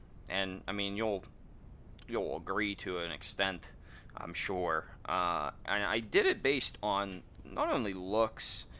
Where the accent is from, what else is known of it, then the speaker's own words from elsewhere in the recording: United Kingdom; accent: British; I thought I'd do a British accent for this movie, even though it's my natural accent.